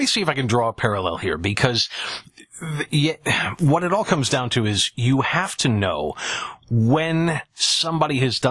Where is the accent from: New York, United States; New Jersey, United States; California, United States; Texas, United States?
New York, United States; Buffalo; I'm a Bills fan. I grew up in Buffalo.